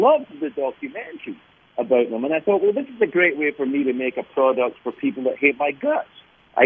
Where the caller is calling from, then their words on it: Glasgow, Scotland, United Kingdom; I'm in Scotland right now. I'm actually in Glasgow in Scotland.